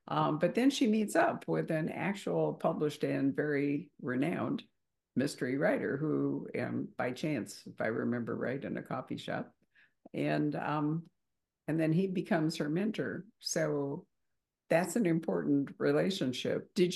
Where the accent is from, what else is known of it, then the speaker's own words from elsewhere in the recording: United States; speaking as an American, I have learned so much from reading Roland Sinclair books